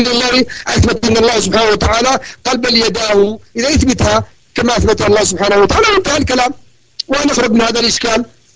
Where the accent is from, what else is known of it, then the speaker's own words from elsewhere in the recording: Yemen; ولذلك الآن توجد عندنا في اليمن وغيرها يعني حرب شعواء